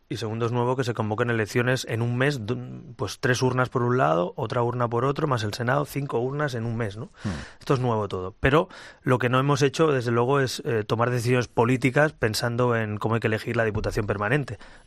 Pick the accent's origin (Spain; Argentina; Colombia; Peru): Spain; Catalonia; Yo como catalán me he sentido muchas veces abandonado por los gobiernos nacionales